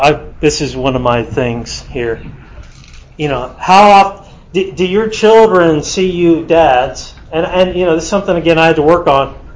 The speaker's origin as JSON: {"language": "English", "region": "Texas", "country": "United States", "tie": "born or raised there", "said": "growing up in West Texas, being around the real men's men"}